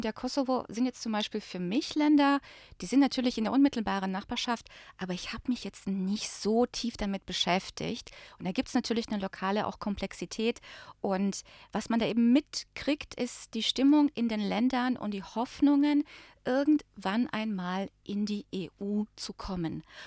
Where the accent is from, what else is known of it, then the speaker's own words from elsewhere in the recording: Bosnia & Herzegovina; accent: Bosnian; ich spreche eigentlich viel mehr Bosnisch mit einem bosnischen Akzent. Und wenn ich damit mit dem Akzent durch Zagreb gehe, bin ich sofort als Bosnierin erkennbar.